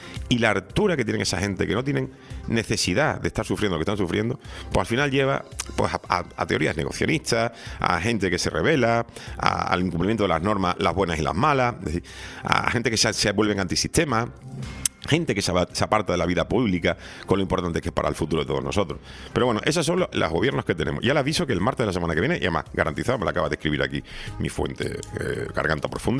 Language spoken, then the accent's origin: Spanish; Spain; a mí se me cae la cara de vergüenza como español